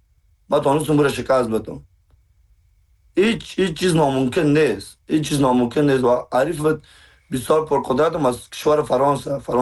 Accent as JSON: {"language": "Persian", "country": "Afghanistan", "said": "ما با افتخار میگم ما افغان هستم"}